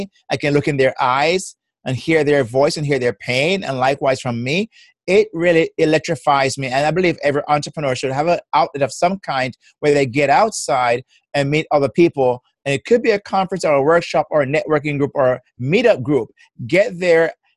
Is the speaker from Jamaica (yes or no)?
yes; Jamaica; accent: Jamaican; now in United States; I am originally from Jamaica. So that's my beautiful accent is Jamaican.